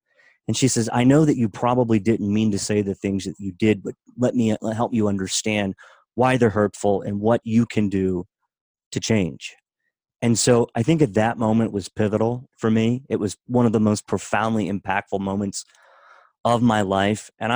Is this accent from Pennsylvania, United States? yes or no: no; Hagerstown, Maryland, United States; I grew up in Western Maryland, a very culturally conservative place. Hagerstown, to be exact, and I lived in a community halfway between Williamsport and Hagerstown.